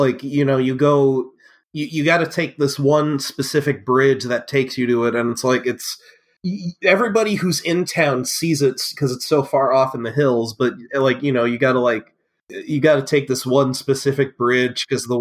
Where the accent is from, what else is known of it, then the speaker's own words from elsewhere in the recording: Michigan, United States; because, like, I'm from Michigan